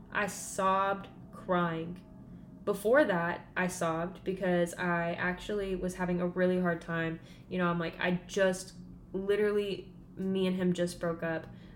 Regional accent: Arkansas, United States; And mind you, I'm from Arkansas. I'm from a super small town.

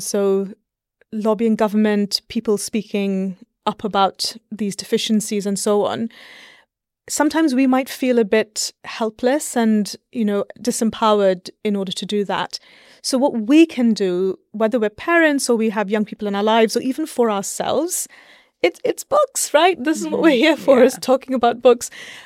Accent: India; I had also spent quite formative years growing up in India, a different part of the country

